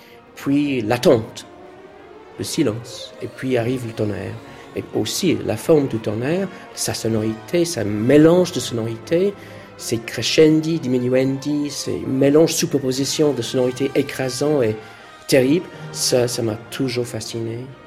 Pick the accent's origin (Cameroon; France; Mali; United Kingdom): United Kingdom; London; born there; French is a second language; Je suis né à Londres le 31 janvier 60.